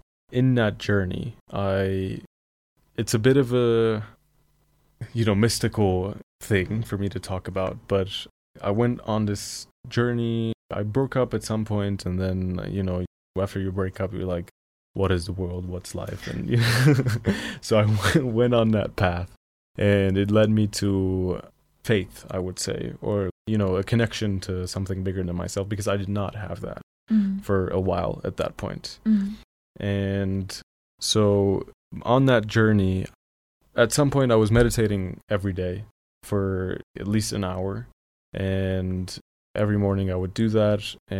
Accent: Aleppo, Aleppo Governorate, Syria; We've grown up in Aleppo, Syria

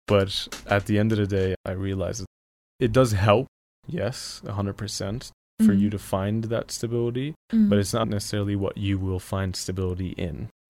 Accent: Aleppo, Aleppo Governorate, Syria; We've grown up in Aleppo, Syria

